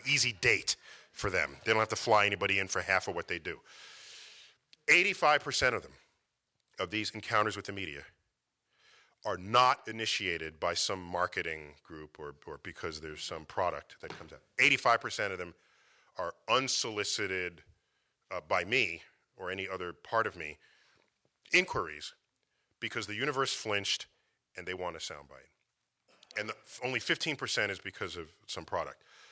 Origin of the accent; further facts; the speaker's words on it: New York City, New York, United States; I grew up in New York City. My parents were active in the civil rights movement.